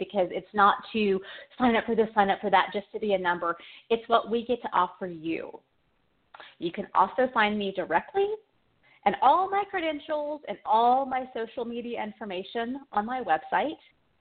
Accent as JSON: {"language": "English", "region": "Texas", "country": "United States", "said": "Oh, from Texas. I'm from Texas."}